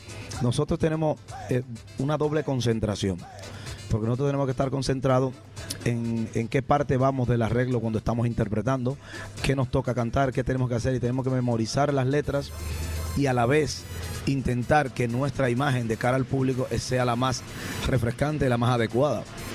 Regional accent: Cuba; Cogíamos una tamborita, una guitarra, un bongo, cualquier cosa, y hacíamos música en directo. Y en Cuba, tradicionalmente, siempre también

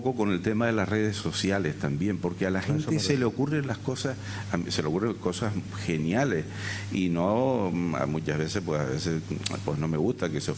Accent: Las Palmas, Canary Islands, Spain; Yo me crié en un barrio en Las Palmas, muy cerca de la playa de Las Canteras, una playa con arena.

